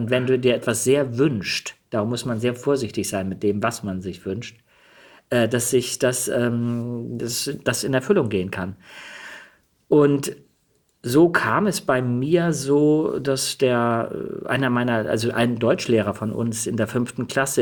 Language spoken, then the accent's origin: German; Denmark; born there; ich bin per Zufall in Dänemark geboren.